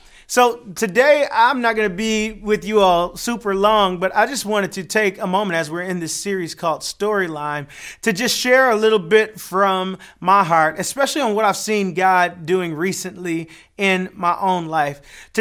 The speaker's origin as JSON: {"language": "English", "town": "Detroit", "region": "Michigan", "country": "United States", "said": "I'm from Detroit."}